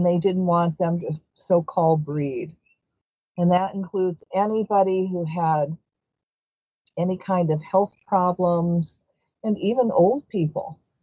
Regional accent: Dearborn, Michigan, United States; Now, I come from Michigan. I actually come from Dearborn, Michigan, the hometown of Henry Ford. And when I grew up, it was really, really racist.

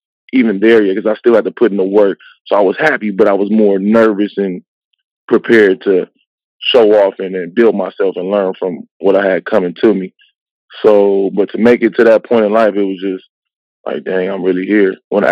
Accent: Compton, California, United States; So growing up in Compton, you got all these obstacles in the way.

